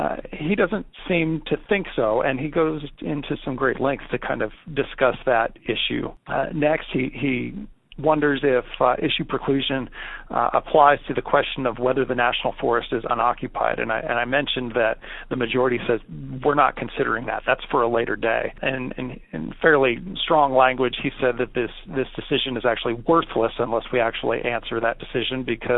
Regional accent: Northwest, United States; because I grew up in the Northwest, and only Northwesterners know how to properly say Puyallup.

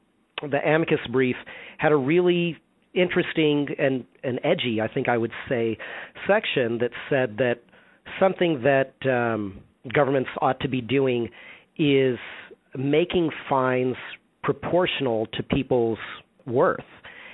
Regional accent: Texas, United States; I'm from Texas, just like you, by the way, you really need your car to get to work.

